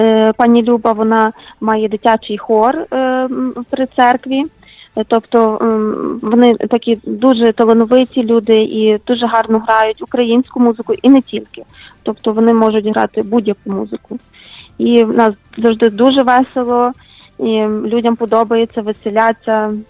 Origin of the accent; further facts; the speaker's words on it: Lviv, Lviv Oblast, Ukraine; now in United States; Мій батько колись мав ресторан в Україні. Ми зі Львова.